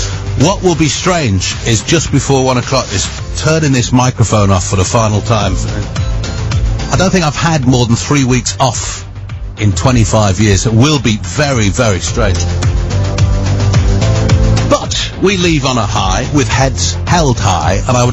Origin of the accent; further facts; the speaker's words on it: Liverpool, North West England, United Kingdom; What luck to be born and bred in Liverpool, and after listening to Mark Jones on Radio City, realised at the age of 9 that radio was what I wanted to do.